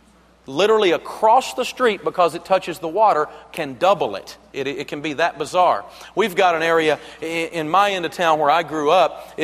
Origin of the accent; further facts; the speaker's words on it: Tennessee, United States; Again, I'm from Tennessee, and we build homes sometimes up on the side of these ridiculous Goat Ridge Mountain things